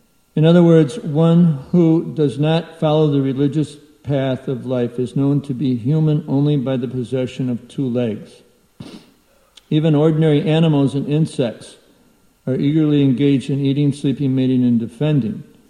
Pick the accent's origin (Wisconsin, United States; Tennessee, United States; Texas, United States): Tennessee, United States; Nashville; And I'd say, "Well, I'm from Nashville."